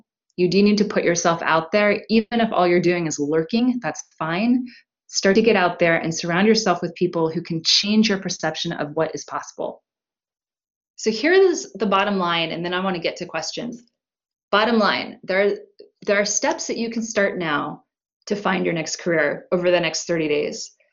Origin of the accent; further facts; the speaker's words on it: Vienna, Virginia, United States; also born or lived in Washington, D.C.; I told you that I'm from the East Coast. I grew up in Vienna, Virginia, and lived in DC for a long time as a consultant.